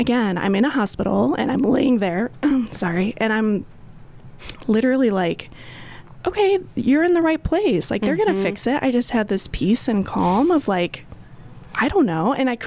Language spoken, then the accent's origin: English; Michigan, United States; moved away as an adult; now in Colorado, United States; I grew up in Michigan and moved out to Colorado about 12 years ago now.